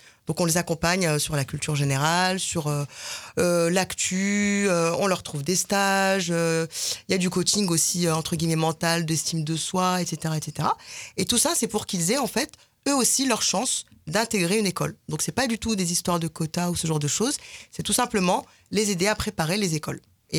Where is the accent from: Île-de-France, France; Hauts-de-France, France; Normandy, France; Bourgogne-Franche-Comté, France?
Hauts-de-France, France; Amiens; Alors moi, je suis originaire d'Amiens, pour tout dire.